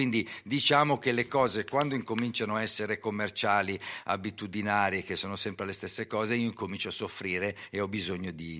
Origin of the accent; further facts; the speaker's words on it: Milan, Lombardy, Italy; accent: Milanese; also born or lived in Sicily; io sono cresciuto qua a Milano. Come prima hai detto tu, sono arrivato molto piccolo, era il 4 maggio, no, il 4, scusa, ottobre del 1958, avevo un anno e mezzo.